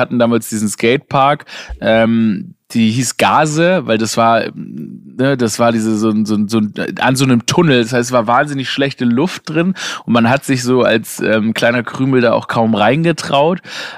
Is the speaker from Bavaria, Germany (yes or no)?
no; Stuttgart, Baden-Württemberg, Germany; Ich komme ja aus Stuttgart, ursprünglich aus Stuttgart